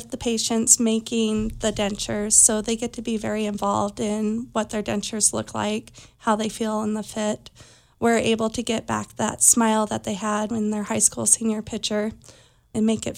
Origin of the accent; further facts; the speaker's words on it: Elmo, Montana, United States; Well, I'm a fourth generation rancher's daughter. I grew up in Elmo